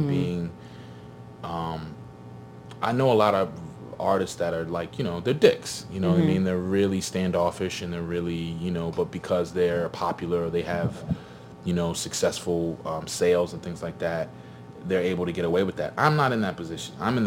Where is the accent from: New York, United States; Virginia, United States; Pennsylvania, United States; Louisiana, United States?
Pennsylvania, United States; Philadelphia; just the fact that, you know, I'm from West Philly, man.